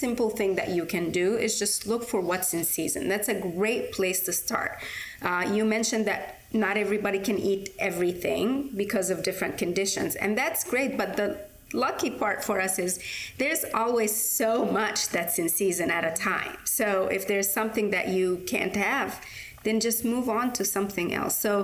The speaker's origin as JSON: {"language": "English", "country": "Egypt", "tie": "born or raised there", "said": "And so I grew up in Egypt. And so we ate a lot of North African flavors"}